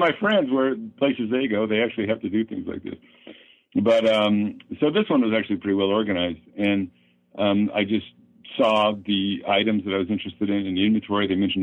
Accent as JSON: {"language": "English", "country": "United States", "said": "based on my own experience as an American citizen, as a Mormon growing up"}